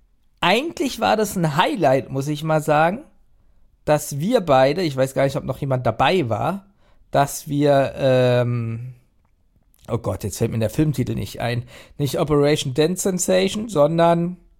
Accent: Germany; Und jedes Mal denke ich bin Deutscher und bin zu dämlich.

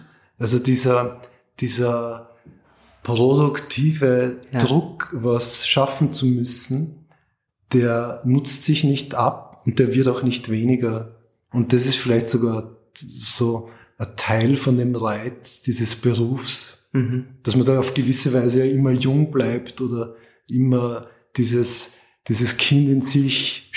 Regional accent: Salzburg, Austria; ich so als Salzburger Junge da dem Geschäftsführer den Vorschlag gemacht hat

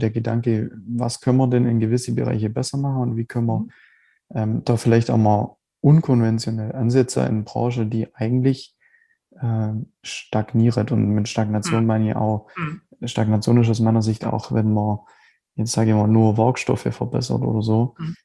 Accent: Biberach, Baden-Württemberg, Germany; Ja, ich komme aus Biberach, also unterhalb von Ulm. Wohne, also der Großteil meiner Zeit eigentlich schon immer hier.

